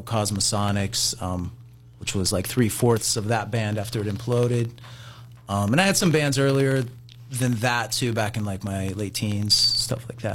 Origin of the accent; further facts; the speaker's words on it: Pennsylvania, United States; also born or lived in Los Angeles; I grew up in Westmoreland County. Actually, a house over from Eric here.